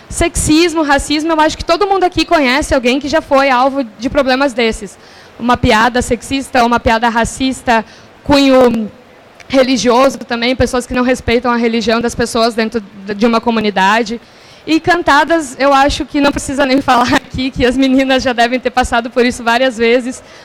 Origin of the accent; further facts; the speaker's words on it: Rio Grande do Sul, Brazil; Eu sou gaúcha